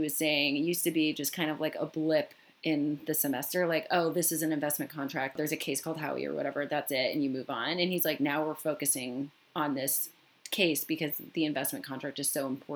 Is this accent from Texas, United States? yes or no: no; Michigan, United States; So you can have a token for a small community, let's say where I grew up in Michigan